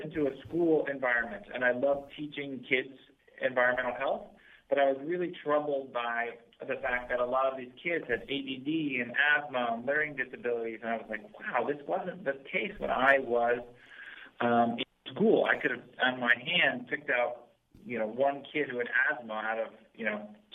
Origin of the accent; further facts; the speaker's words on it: Connecticut, United States; also born or lived in New York; I am an East Coast kid. I grew up in New York and Connecticut, and I grew up in the city until I was eight. And once we moved up to Connecticut, we lived on a big piece of land in the country